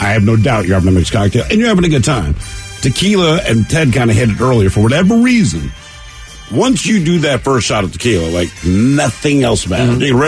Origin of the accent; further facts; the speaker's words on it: Louisville, Kentucky, United States; I'm from Louisville.